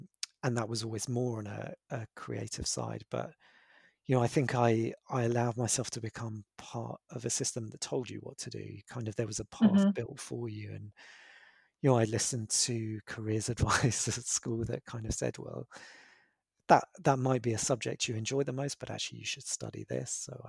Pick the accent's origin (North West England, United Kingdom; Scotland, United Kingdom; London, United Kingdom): London, United Kingdom; So I grew up in London, northwest London. I now live in southwest London, so yeah, south of the River Rules.